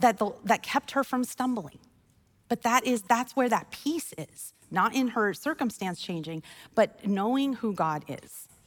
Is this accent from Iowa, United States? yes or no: no; Wyoming, United States; I'm from Wyoming and it is unbelievably windy there.